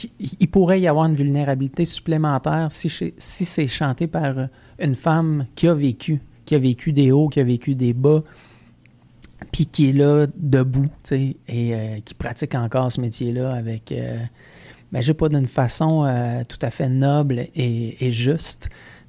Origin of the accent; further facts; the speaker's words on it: Quebec, Canada; Il est chez nous au Québec.